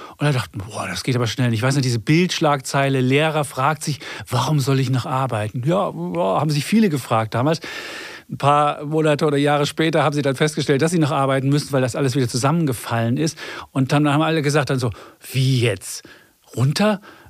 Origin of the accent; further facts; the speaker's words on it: Leipzig, Saxony, Germany; ich bin in der DDR aufgewachsen, in Leipzig.